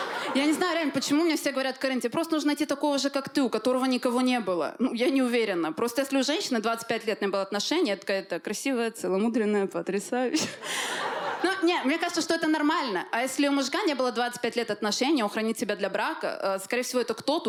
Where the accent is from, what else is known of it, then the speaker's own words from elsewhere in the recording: Armenia; Я в этот момент поняла, что я больше армянка, чем современная женщина.